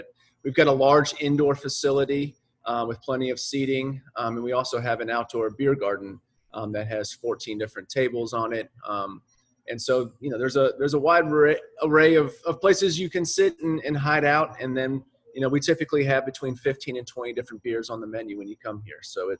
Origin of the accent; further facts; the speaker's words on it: Florida, United States; I grew up in Florida, where you had like 1.25 seasons.